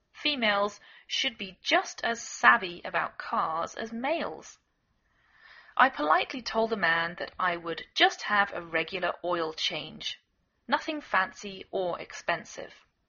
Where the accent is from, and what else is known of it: England, United Kingdom; now in United States